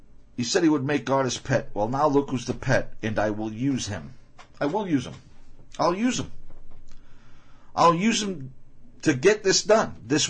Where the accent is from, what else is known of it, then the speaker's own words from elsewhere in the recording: Chicago, Illinois, United States; Coincidentally, I come from Chicago. I was born there in Chicago.